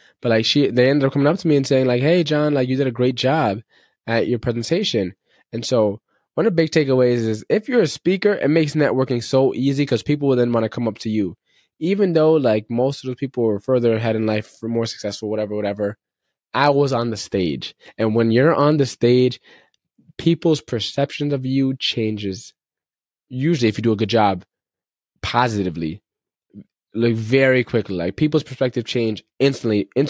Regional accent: Connecticut, United States; now in Florida, United States; And I'm from Connecticut, and I'm out here in Florida.

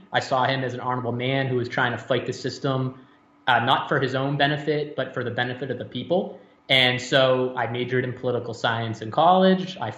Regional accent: Massachusetts, United States; But born and raised in Massachusetts, how did I get involved in politics, my lord?

